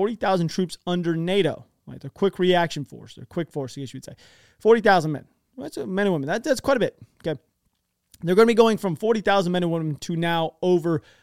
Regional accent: United States; I'm an American, but I'm being honest with you.

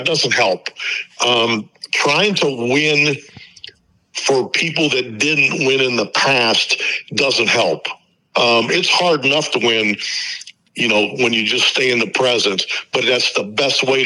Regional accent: Pennsylvania, United States; I mean, I grew up outside of Pittsburgh, kind of halfway between Pittsburgh and Youngstown. I worked in Cleveland.

